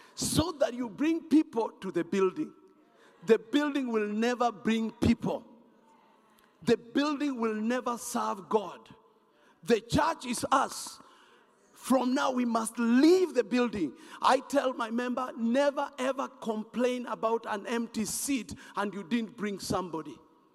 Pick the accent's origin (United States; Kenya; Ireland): Kenya; English is a second language; I'm from Kenya.